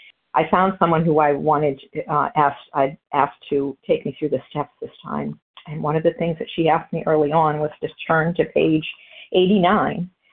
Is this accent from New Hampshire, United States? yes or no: yes; New Hampshire, United States; I'm calling from Florida. I hail from New Hampshire, but snowbirding in Florida, and so I'm very grateful to be here.